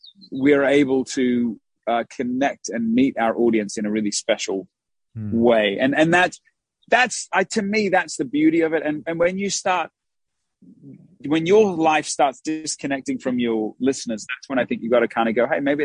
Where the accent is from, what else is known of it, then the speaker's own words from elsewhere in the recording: Australia; anytime an American is like, man, where are you from? They're like, are you from South Africa? I'm like, no, man, I love Africa, but we're from Australia.